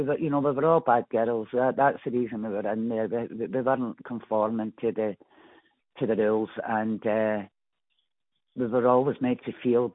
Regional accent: Coatbridge, Scotland, United Kingdom; they came to my hometown of Coatbridge

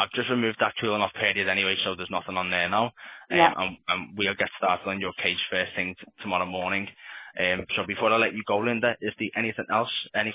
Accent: Liverpool, North West England, United Kingdom; accent: Scouse; I'm a Scouser, unfortunately.

